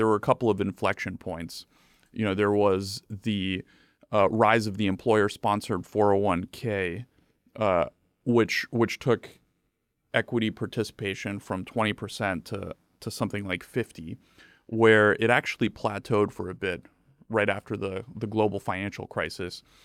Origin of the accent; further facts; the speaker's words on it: Bulgaria; moved away as an adult; now in United States; I grew up in Eastern Europe, very, very different.